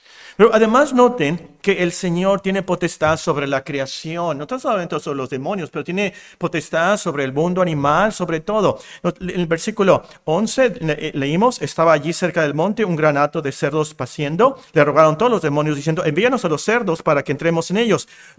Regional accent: Tecpan de Galeana, Guerrero, Mexico; Yo soy de Guerrero también, hermana. ¿Cómo se dice? Que vivimos en el mismo país, vinimos de... Sí, de Guerrero, ¿verdad? Tecpan

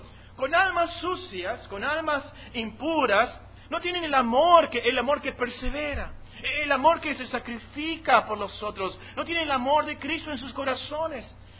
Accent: Mexico; Nosotros como mexicanos no entendemos eso

